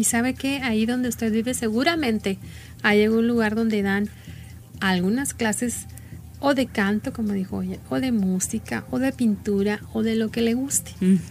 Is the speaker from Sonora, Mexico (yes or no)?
yes; Navojoa, Sonora, Mexico; yo recuerdo unas tías que se tuvieron que ir a la Ciudad de México y yo soy de Navojoa, entonces su mamá se quedó en Navojoa.